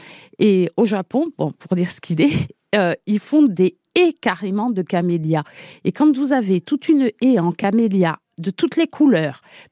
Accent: Corsica, France; je pense qu'on ne peut pas l'appliquer chez nous en Corse

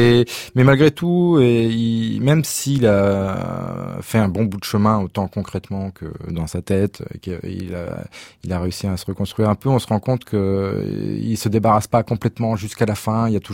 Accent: Hauts-de-France, France; now in Paris, France; Je suis du Nord de la France, je suis du Pas-de-Calais, ouais. Mais bon, ça fait 20 ans que j'habite Paris maintenant, je me considère comme parisien quand même.

